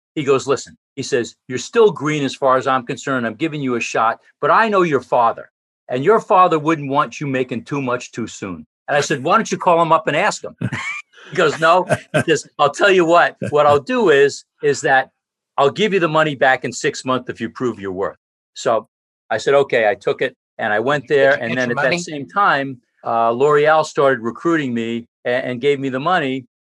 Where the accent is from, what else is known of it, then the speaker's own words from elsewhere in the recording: New York City, New York, United States; Well, I was brought up in New York City. I'm a third generation New York City guy. My grandparents were born in the city.